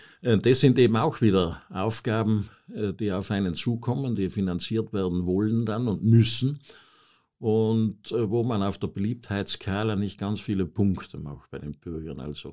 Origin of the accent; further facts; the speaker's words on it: Sölden, Tyrol, Austria; ich bin auch ein Kind der Zeit und weiß noch in Sölden, dass das Abwasser eigentlich über eine Dreikammer-Klärsickergrube entsorgt wurde